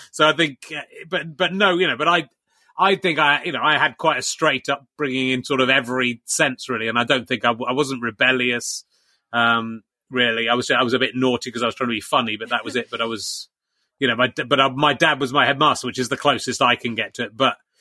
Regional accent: South West England, United Kingdom; I grew up in Somerset, which is, you know, the same as being in Ireland.

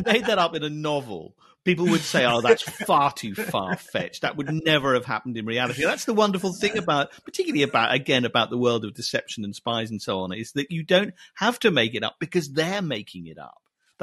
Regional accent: Scotland, United Kingdom; I was brought up in Scotland, and the rainy days in Scotland spent playing this game

